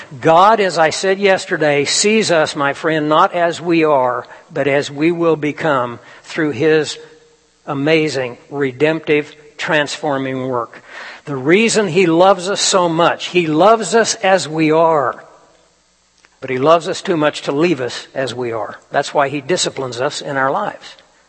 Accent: Kansas, United States; I grew up in Kansas. I know what the wind is all about.

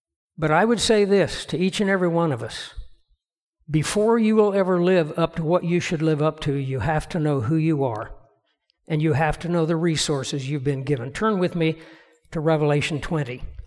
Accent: United States; To me, to say that I am American means something.

